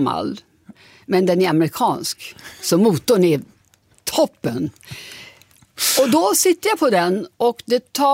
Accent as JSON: {"language": "Swedish", "country": "Sweden", "lives_now": "Los Angeles, United States", "said": "Jag är väldigt svensk."}